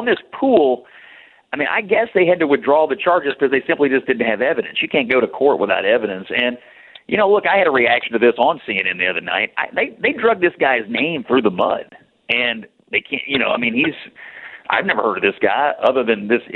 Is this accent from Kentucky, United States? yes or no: yes; Kentucky, United States; My home state Senator Rand Paul was running that hearing.